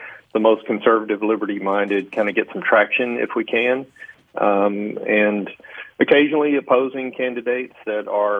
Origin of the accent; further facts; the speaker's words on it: Jackson, Tennessee, United States; also born or lived in Georgia; For the most part, I was born in Georgia, but came to Tennessee with my family in 1976.